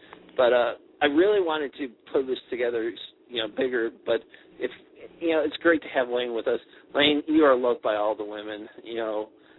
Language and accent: English; Aurora, Illinois, United States; I'm from Aurora, Illinois, too, originally.